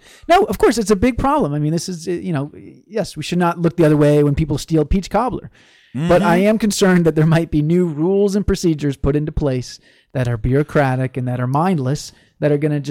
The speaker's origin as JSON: {"language": "English", "town": "St. Louis", "region": "Missouri", "country": "United States", "tie": "born or raised there", "said": "You know, I grew up in Missouri. And I have to say, in the St. Louis area, in the more cosmopolitan parts of Missouri, we call it Missouri."}